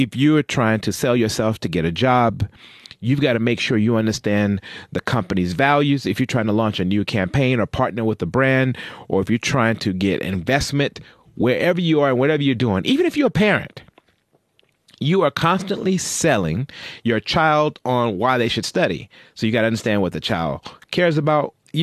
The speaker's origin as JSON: {"language": "English", "country": "United States", "said": "As an American, I was locked in from the beginning of the election"}